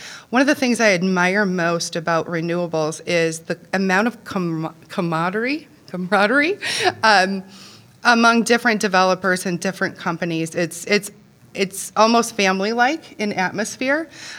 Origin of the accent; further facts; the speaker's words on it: Minnesota, United States; I'm Minnesotan. I'll never tell you if I'm good or not, because that's just not what you do.